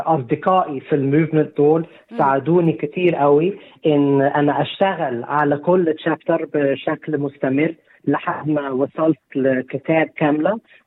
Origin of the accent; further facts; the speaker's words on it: Egypt; أنا جاي، أنا مصري، أنا رايتر